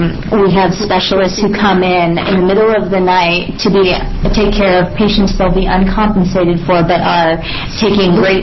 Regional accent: Gresham, Oregon, United States; I am an Oregonian through and through. I grew up in Gresham Public Schools, went to University of Oregon

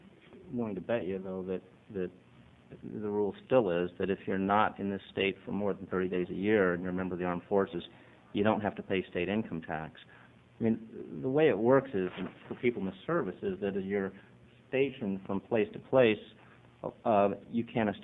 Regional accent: Oregon, United States; also born or lived in Colorado / Massachusetts / Virginia; I grew up in Oregon, so I was an Oregon resident, and I always retained my Oregon residency, even though I moved to Colorado and Massachusetts and Virginia.

